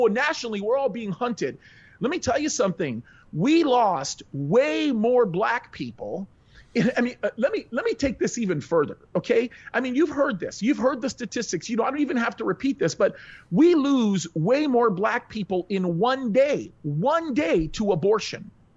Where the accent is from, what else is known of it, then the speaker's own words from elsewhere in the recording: Egypt; born in Egypt. I come from a North African country.